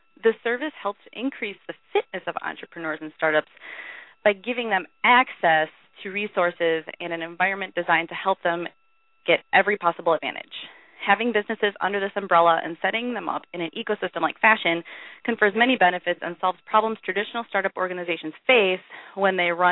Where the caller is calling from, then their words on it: Milwaukee, Wisconsin, United States; I'm calling from Milwaukee, Wisconsin.